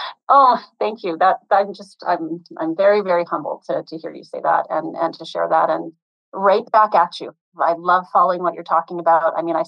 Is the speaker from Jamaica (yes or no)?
no; Canada; I am Canadian